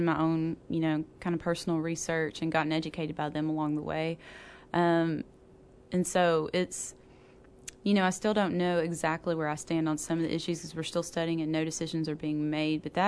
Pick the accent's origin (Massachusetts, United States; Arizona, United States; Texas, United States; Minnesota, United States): Texas, United States; I'm from East Texas